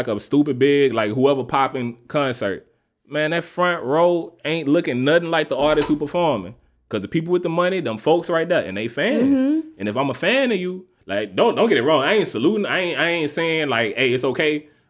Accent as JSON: {"language": "English", "region": "the South", "country": "United States", "said": "I ain't never been, like, I'm from the South, you know, so we got all kind of crazy shit."}